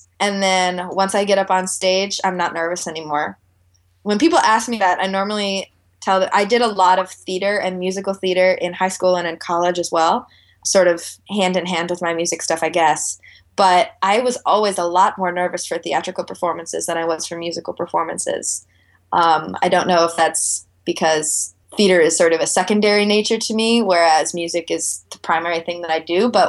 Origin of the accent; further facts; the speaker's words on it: Chicago, Illinois, United States; now in California, United States; Actually, no. I'm not a California girl. I am from Chicago. I just recently moved to California a few months ago.